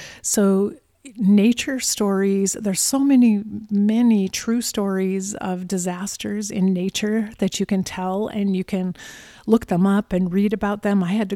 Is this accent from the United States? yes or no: yes; Wyoming, United States; I grew up in Wyoming and visited Yellowstone Park every summer of my childhood.